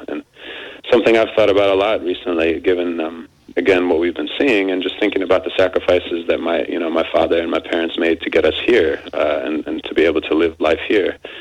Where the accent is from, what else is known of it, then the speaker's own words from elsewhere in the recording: Syria; I'm from Syria. I've got the background that I have.